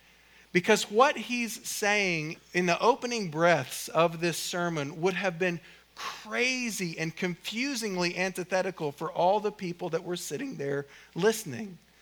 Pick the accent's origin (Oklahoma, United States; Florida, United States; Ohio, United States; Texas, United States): Oklahoma, United States; but I'm from Oklahoma, so I probably messed it up.